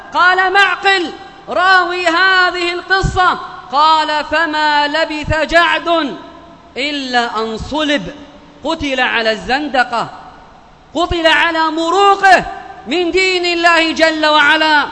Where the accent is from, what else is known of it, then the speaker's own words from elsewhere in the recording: Yemen; بلادنا اليمن